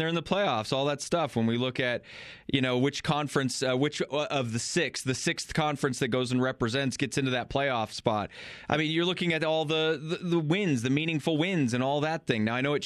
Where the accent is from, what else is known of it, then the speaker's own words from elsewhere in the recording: Colorado, United States; I'm like, dude, I born and raised in Colorado. I get the rivalry. I didn't go to either of those schools, but I get the rivalry.